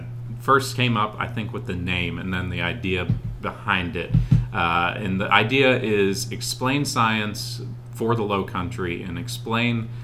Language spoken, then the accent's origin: English; Arkansas, United States; Yeah, so I grew up in Arkansas, which if you've taken any class growing up, they talk about Tornado Alley. It's smack dab right in the middle of it.